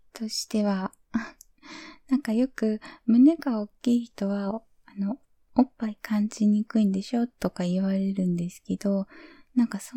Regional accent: Fukuoka, Japan; 出身地は福岡で、バリバリの博多っ子でございます。

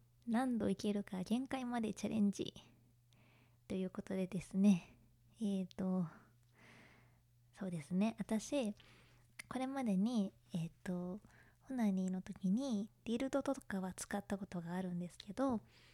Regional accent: Kanagawa, Japan; 出身地は神奈川県です。

